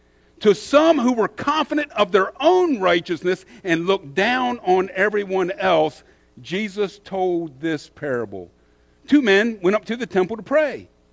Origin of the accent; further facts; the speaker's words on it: Maryland, United States; I'm from the Eastern Shore. I don't know much about Baltimore.